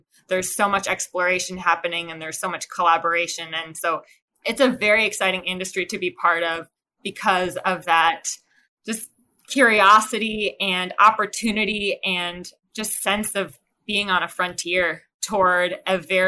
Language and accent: English; New York City, New York, United States; I grew up in New York City and I really loved any opportunity I had to get out and be near a lake